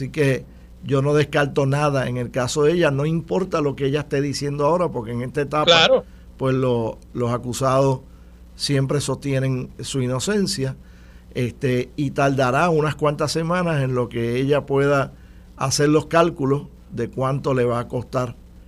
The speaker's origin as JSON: {"language": "Spanish", "region": "London", "country": "United Kingdom", "tie": "born or raised there", "said": "aparentemente está en mi ciudad natal de Londres"}